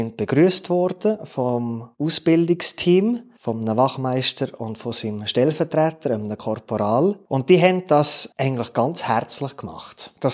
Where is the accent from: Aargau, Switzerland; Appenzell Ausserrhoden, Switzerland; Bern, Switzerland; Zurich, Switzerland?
Bern, Switzerland; Interlaken; Ich bin in Interlaken aufgewachsen. Berge oben dran und Berge unten dran. Nicht zu eng, aber doch relativ eng.